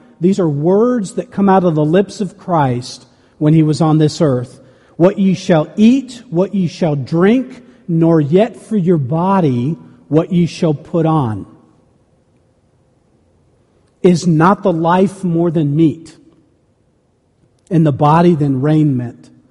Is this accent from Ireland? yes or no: no; Mexico; I grew up in Mexico. I had just come from Mexico.